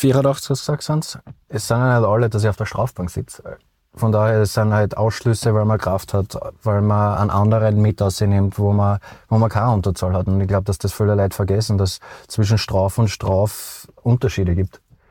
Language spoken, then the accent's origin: German; Austria; Und es gibt leider wenige Spieler bei uns in Österreich, die das noch machen und gleichzeitig spielen können.